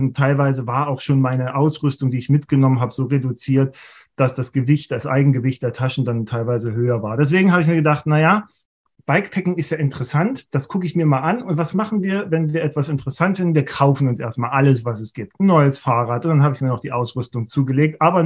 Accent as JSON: {"language": "German", "town": "Leipzig", "region": "Saxony", "country": "Germany", "said": "ich komme aus Leipzig"}